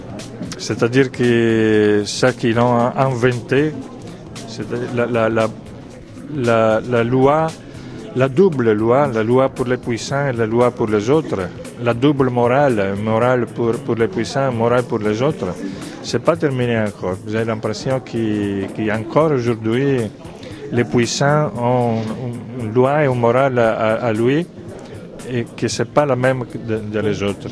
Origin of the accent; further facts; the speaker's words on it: Italy; Comme, bon, comme je suis italien, je ne me permets pas de juger